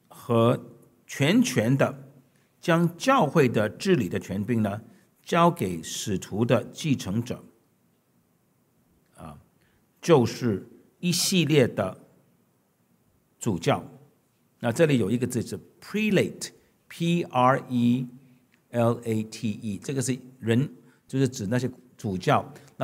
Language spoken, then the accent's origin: Chinese; Hong Kong; born there; 我是出生在英国殖民地香港